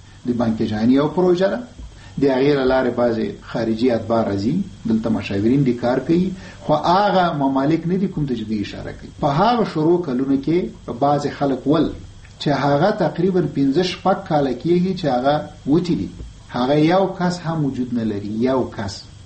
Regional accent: Afghanistan; خبره داره چې ته افغاني، زه هم افغان یم

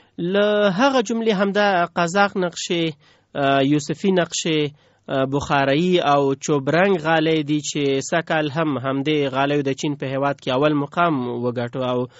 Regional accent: Faryab, Afghanistan; زه د فاریاب اوسیدونکی یم.

